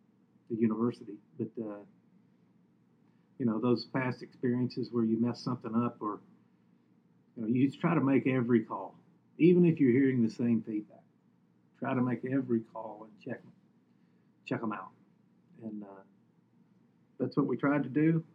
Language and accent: English; Kentucky, United States; now in Kansas, United States; I know growing up in Kentucky, the high school coach was a big deal and, a very important, popular position in the whole state in Kentucky.